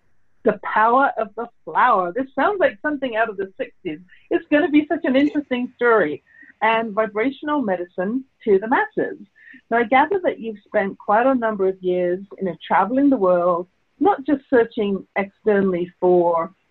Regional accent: United Kingdom; now in Canada; So my guest today is from my home country. You can tell from my accent, I was not born in Canada. I've been here 30 years, however.

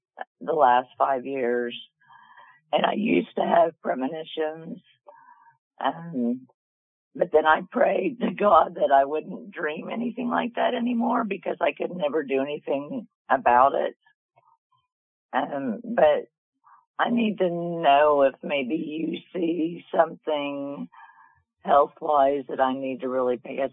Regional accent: Tulsa, Oklahoma, United States; I'm from Tulsa, Oklahoma.

